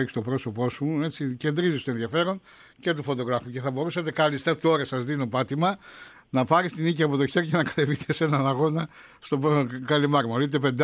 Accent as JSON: {"language": "Greek", "town": "Edessa", "region": "Central Macedonia", "country": "Greece", "said": "Όταν ανέβω στην πατρίδα μου εκεί στην Έδεσσα"}